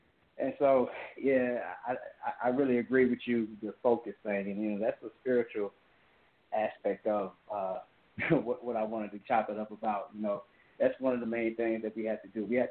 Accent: Hampton, Virginia, United States; growing up, born and raised in Hampton, Virginia. And if anyone's familiar with that part of the country, you know that your opportunities are very limited.

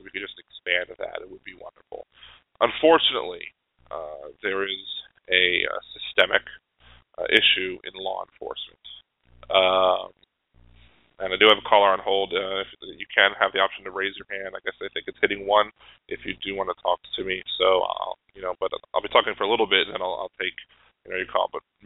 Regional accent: Baltimore, Maryland, United States; moved away as an adult; I left Baltimore to come live here before the Ravens got here. So, I was raised in Baltimore spent almost half my life there.

